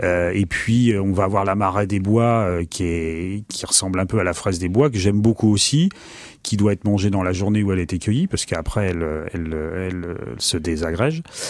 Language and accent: French; Saint-Julien-de-Concelles, Pays de la Loire, France; moi je suis de Saint-Julien-de-Concès. Donc c'est le pays de la fraise et du muguet et j'ai été bercé tout le temps avec la fraise commune